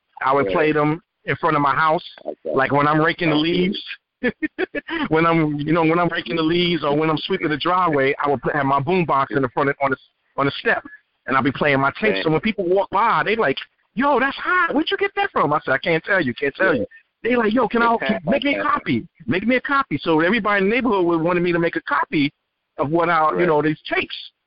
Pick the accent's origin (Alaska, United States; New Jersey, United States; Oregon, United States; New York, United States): New York, United States; Queens; Okay, back in 1984, I grew up in Queens. I grew up in Hollis